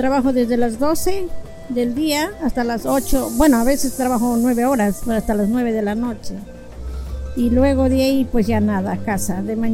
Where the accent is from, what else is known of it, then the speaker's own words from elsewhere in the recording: Molleturo, Azuay, Ecuador; now in Toronto, Canada; Pero soy de Ecuador, soy de Molleturo, de un pueblo pequeño que está por el lado del Cajas. Bueno, pues nada, yo aquí estoy 8 años, aquí en Toronto.